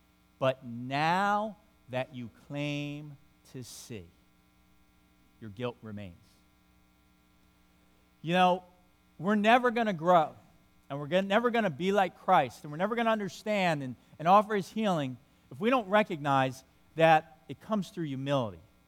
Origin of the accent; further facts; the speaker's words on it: New York, United States; I grew up in New York where, you know, all my friends, every one of their last names ended in a vowel.